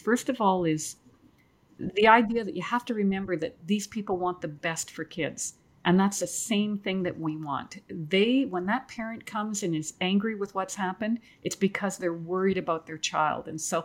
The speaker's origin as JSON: {"language": "English", "country": "Canada", "said": "I'm from Canada. It's cold."}